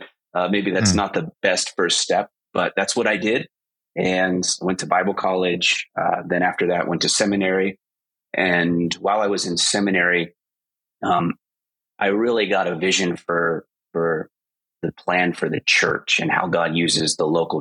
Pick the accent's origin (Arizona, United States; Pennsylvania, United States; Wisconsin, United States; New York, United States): Pennsylvania, United States; I was born and raised in Western Central Pennsylvania. Grew up there in a Christian family